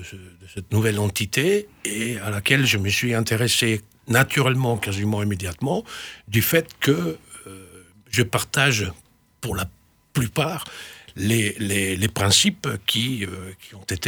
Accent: Italy; now in Villefranche, France; Je le prononce à l'italienne puisque je suis italien. Alors, je suis arrivé à Villefranche une dizaine d'années de façon définitive depuis 2016

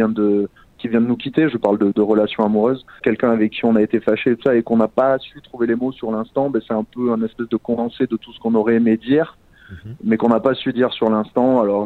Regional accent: France; je suis français et toute ma famille aussi. Je n'ai pas d'origine anglo-saxonne ou quoi.

